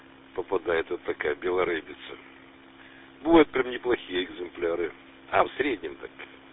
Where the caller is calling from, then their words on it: Kamensk-Shakhtinsky, Rostov Oblast, Russia; Я не из Ростова, Камень, Шахтинский, ну, Сдачин.